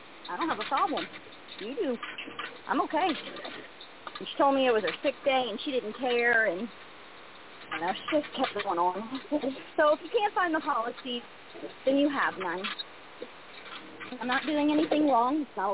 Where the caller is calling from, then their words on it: South Carolina, United States; I'm in South Carolina.